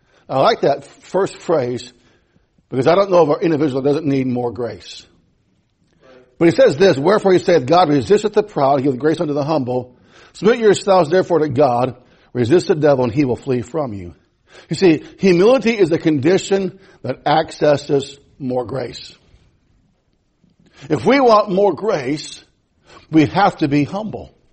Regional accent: United States; I am an American.

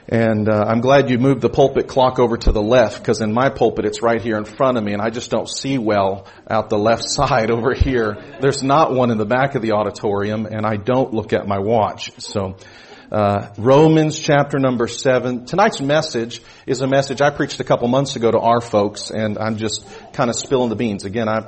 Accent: Austin, Texas, United States; I grew up in Austin, Texas.

